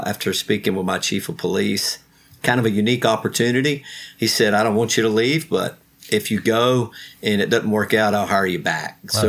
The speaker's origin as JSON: {"language": "English", "town": "Charlotte", "region": "North Carolina", "country": "United States", "tie": "born or raised there", "said": "But I have a twin brother, and he worked at Hendrick Motorsports. And we grew up in Charlotte. It's kind of the home, the central location of NASCAR racing."}